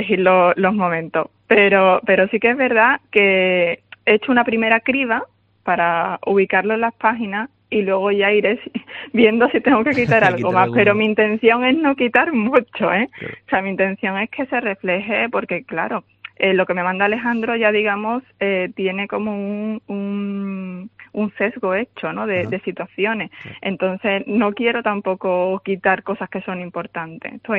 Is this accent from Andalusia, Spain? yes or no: yes; Huelva, Andalusia, Spain; quien se ha criado en Huelva, ¿no?, desde pequeño, y además yo que soy de Islas Chicas